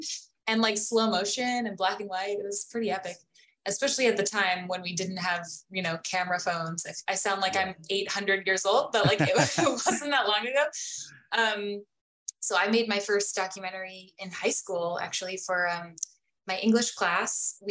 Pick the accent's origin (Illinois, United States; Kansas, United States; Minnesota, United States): Illinois, United States; Chicago; And I grew up in the Chicago area, and he was always producing a television show or making a documentary.